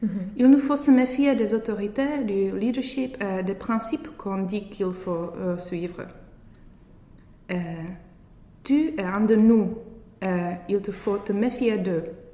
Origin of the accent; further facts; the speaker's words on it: Czechia; French is a second language; moved away as an adult; now in Netherlands; Je viens de la République tchèque où j'ai reçu le Master 2 de psychologie.